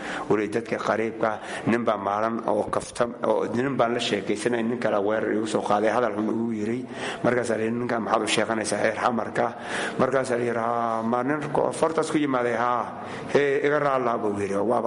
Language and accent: Somali; Qoryooley, Lower Shabelle, Somalia; now in Borama, Somalia; Waxaan ka imaaday gobolka Shabeelle Hoose, gaar ahaan degmada Qoryooley.